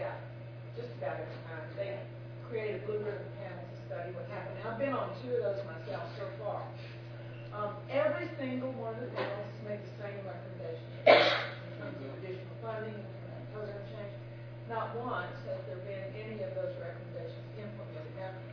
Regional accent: Florida, United States; I'm from Florida

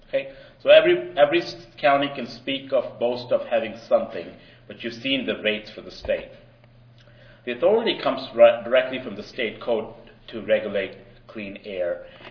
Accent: West Virginia, United States; And we are from West Virginia, a tough place to regulate tobacco.

